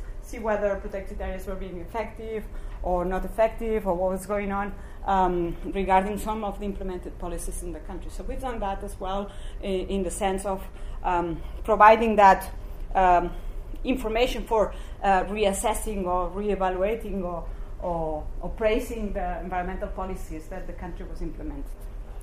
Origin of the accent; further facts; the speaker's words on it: Barcelona, Catalonia, Spain; I've never worked with fire before, even if I come from Barcelona and in the Mediterranean is a typical fire region.